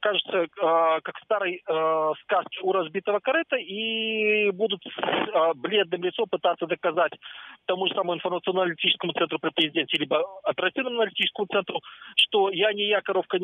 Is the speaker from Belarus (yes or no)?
yes; Belarus; moved away as an adult; я думаю, с того момента, как я уехал из Беларуси, то есть лет 10 как минимум.